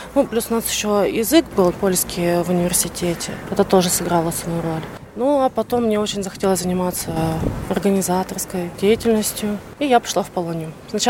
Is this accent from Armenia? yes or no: no; Siberia, Russia; Я еще из Сибири, это тоже важный такой момент.